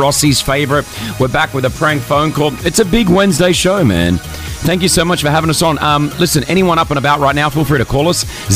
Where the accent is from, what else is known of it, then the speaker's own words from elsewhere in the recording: Australia; when I grew up in Australia